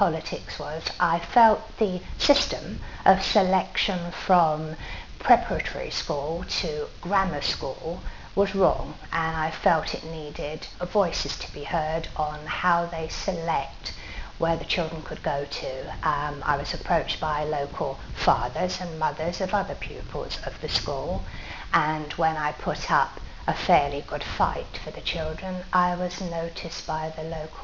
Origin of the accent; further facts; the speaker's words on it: Deal, South East England, United Kingdom; also born or lived in Glasgow; Yes, I was born in Govan in Glasgow. I'm a Scottish girl, but my mother married my English stepfather when I was 7 and brought me down to the most wonderful town, Deal in Kent. And I fell in love with it and stayed here.